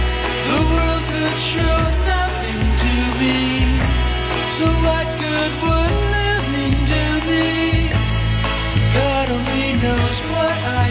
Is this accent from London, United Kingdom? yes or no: yes; Croydon, London, United Kingdom; I moved to Peterborough with my parents in the mid-80s. And I come from Croydon, which isn't the most exciting town in the world, but Peterborough is a lot less exciting.